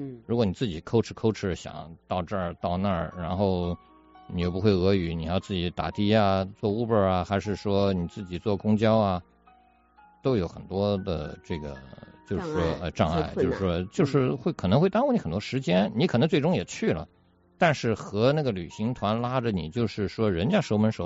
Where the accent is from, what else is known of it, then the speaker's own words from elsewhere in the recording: China; 因为我们作为中国人嘛，就是说你的文化背景比较像